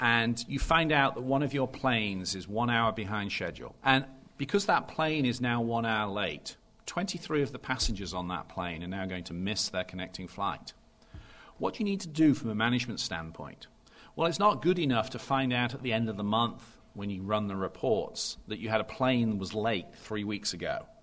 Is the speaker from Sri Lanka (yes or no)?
no; England, United Kingdom; moved away as an adult; also born or lived in London; now in United States; I grew up in England, spent the first 10 years of my working life working in London in a combination of banking and consulting. Then in 1991, I moved across to the United States